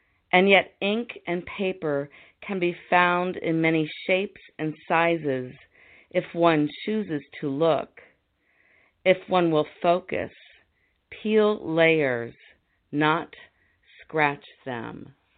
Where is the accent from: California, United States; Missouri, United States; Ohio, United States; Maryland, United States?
Ohio, United States; Grove City; from Grove City, Ohio, a suburb of Columbus.